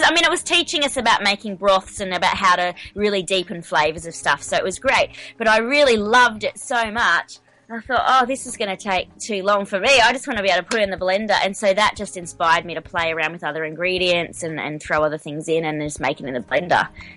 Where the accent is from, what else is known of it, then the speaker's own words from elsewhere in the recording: Australia; I'm the Aussie, and I say it as an Aussie.